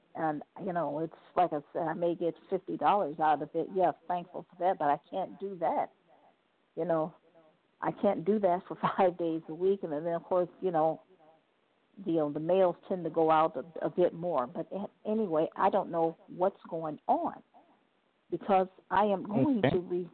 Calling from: Cleveland, Ohio, United States; calling from Cleveland, Ohio.

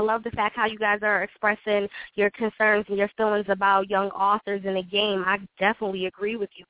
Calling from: Plainfield, New Jersey, United States; I'm calling from Plainfield

